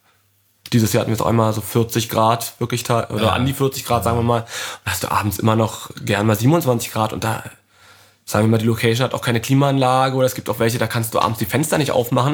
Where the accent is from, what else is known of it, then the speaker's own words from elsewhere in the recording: Berlin, Germany; und man ist mal als Berliner raus aus der Stadt